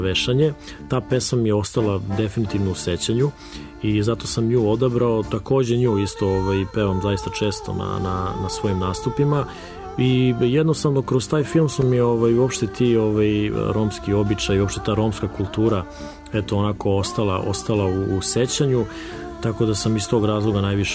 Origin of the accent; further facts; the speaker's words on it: Mladenovac, Belgrade, Serbia; on je tada boravio kod nas u Mladenovcu nekoliko dana